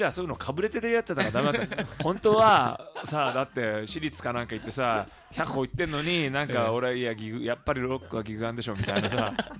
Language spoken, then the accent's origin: Japanese; Shibuya, Tokyo, Japan; 俺さ、全然地元渋谷だけど